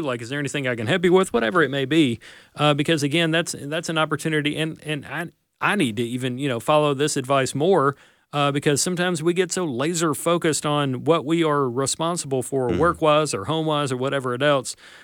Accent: Amory, Mississippi, United States; My hometown and not far from here, I'm from Amory, Mississippi.

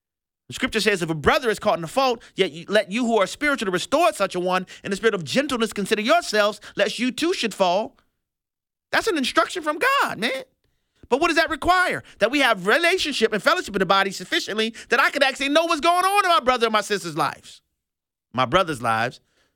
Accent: New Orleans, Louisiana, United States; I know what that's like, man, growing up in New Orleans with the humidity down south, below sea level.

